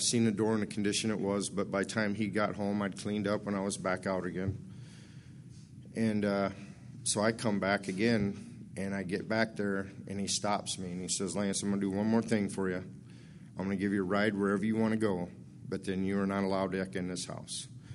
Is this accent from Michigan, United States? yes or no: no; Iowa, United States; I grew up down around Adelissa, West Liberty, Iowa City, Muscatine area. I kind of floated around that area.